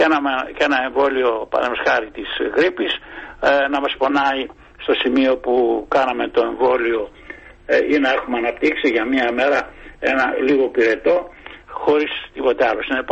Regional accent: Drama, Eastern Macedonia and Thrace, Greece; now in Thessaloniki, Greece; γιατί κατάγομαι από τη Δράμα, έτσι, παρόλο που είμαι στη Θεσσαλονίκη αυτή τη στιγμή

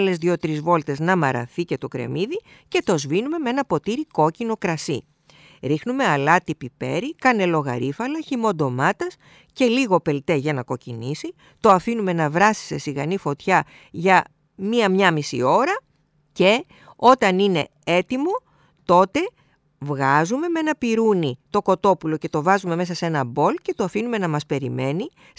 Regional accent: Peloponnese, Greece; το οποίο εγώ έμαθα να το φτιάχνω από την ιδιαίτερη πατρίδα μου, την Αρκαδία

